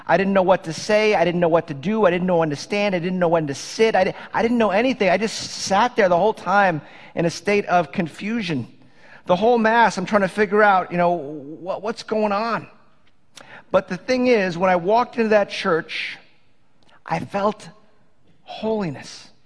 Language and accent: English; Port Washington, New York, United States; I think most of you know I grew up in Port Washington.